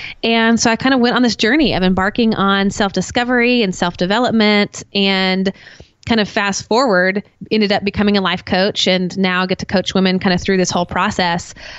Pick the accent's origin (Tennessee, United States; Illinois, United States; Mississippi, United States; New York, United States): Tennessee, United States; Nashville; So I'm from Nashville, Tennessee. So for all my Southerners out there, you know, hey, y'all, you're going to know what I'm talking about here.